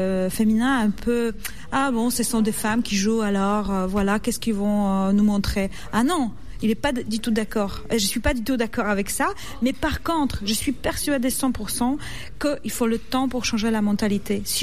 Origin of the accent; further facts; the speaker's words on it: Poland; Moi, je suis fière autant quand je suis polonais.